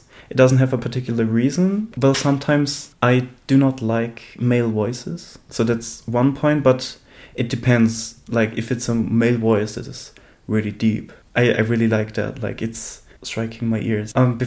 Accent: North Spain, Spain; the last song I've listened to was by an artist from my hometown. Mm-hmm. In North Spain.

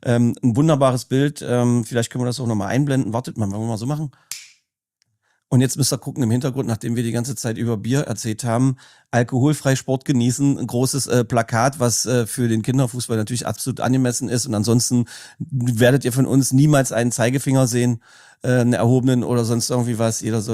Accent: Magdeburg, Saxony-Anhalt, Germany; ich komme aus Magdeburg-Sudenburg, da redet man so.

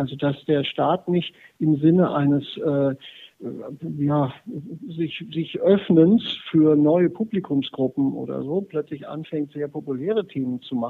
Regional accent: Donaueschingen, Baden-Württemberg, Germany; Ich persönlich, ich komme aus Donaueschingen, bin mit neuer Musik groß geworden.

